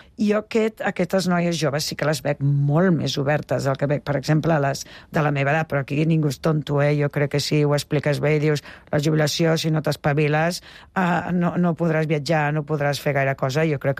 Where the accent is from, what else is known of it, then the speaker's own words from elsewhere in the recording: Tarragona, Catalonia, Spain; Jo, que soc de Tarragona, tenia amics que es muntaven un bar a Salou